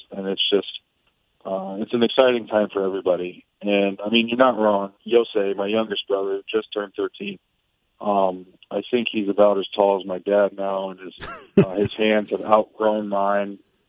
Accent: Midwest, United States; Even though I grew up in the Midwest and like I wasn't around it my whole life

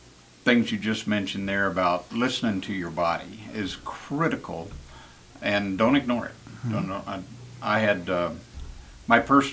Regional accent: the South, United States; Used to be, it didn't seem to bother me. I grew up in the South.

